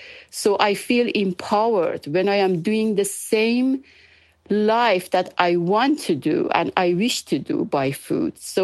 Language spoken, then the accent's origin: English; Azerbaijan (Iran), Iran; English is a second language; showing me different type of food from Azerbaijan, because we are from Azerbaijan, Iran.